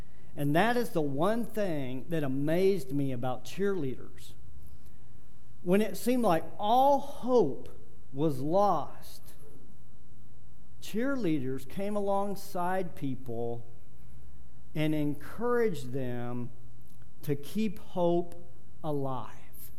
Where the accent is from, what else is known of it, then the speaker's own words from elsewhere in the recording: Arlington, United States; when I was growing up in Arlington.